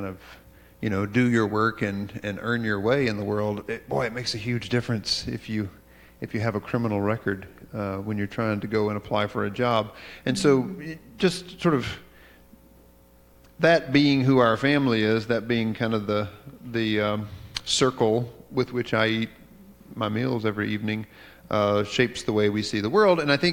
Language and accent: English; the South, United States; as a Southerner, I recognize that almost all of the yous in Scripture are actually y'all.